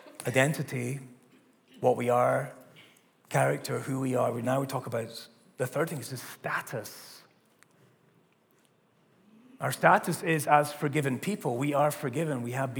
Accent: Scotland, United Kingdom; And I remember growing up in Scotland back in like the 80s

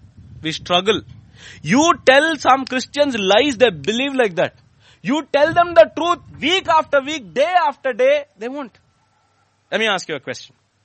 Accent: Vijayawada, Andhra Pradesh, India; I come from Vijayawada, so a lot of meetings used to happen in different street corners.

